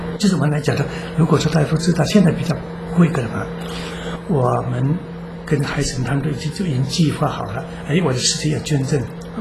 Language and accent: Chinese; China; 那我们中国人最后这句话常常是不容易讲